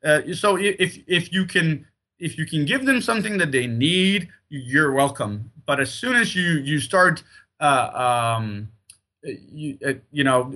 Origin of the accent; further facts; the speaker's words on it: Sweden; And as I said, I grew up in Sweden, so it was the same kind of feeling.